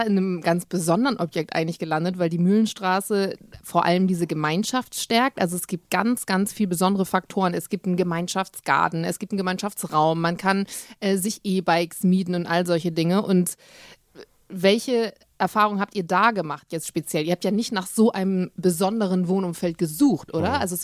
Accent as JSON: {"language": "German", "region": "Bremen", "country": "Germany", "said": "Ich komme auch ursprünglich aus Bremen"}